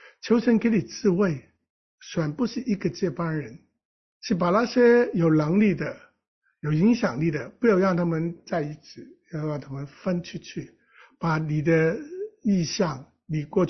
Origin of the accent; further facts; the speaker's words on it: China; 就像我们中国古代，我们中国人在有生之年要分家的，便会继续兴旺